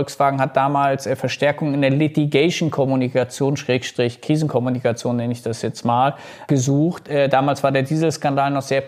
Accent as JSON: {"language": "German", "town": "Wolfsburg", "region": "Lower Saxony", "country": "Germany", "tie": "born or raised there", "said": "Bin gebürtiger Wolfsburger"}